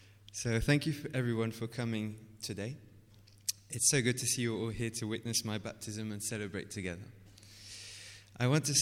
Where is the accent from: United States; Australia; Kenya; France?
France; Bordeaux, Nouvelle-Aquitaine; I was in Bordeaux in France, in my hometown.